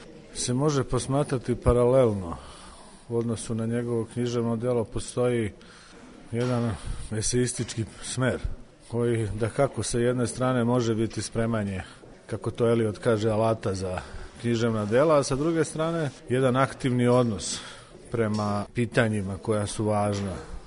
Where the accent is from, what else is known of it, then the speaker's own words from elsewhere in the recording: Serbia; Nečega što mi kao Srbi smo skloni da glorifikujemo, da ne kritički posmatramo